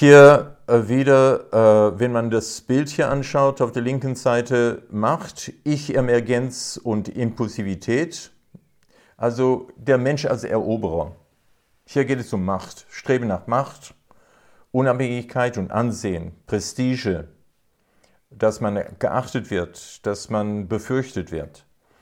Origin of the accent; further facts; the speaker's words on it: South Africa; Zum Beispiel, ich bin in Südafrika aufgewachsen.